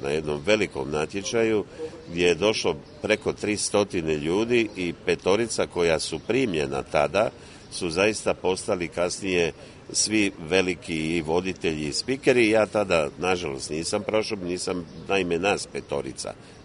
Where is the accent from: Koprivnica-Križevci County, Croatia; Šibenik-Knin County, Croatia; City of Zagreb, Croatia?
Šibenik-Knin County, Croatia; Tisno; Kao dijete živio sam u Dalmaciji, dakle govorimo o početku 60. godina, to je jedno malo mjesto, tjesno u to doba, a sada se zove Tisno, vraćeno mu je prvotno ime od prije Drugog svjetskog rata.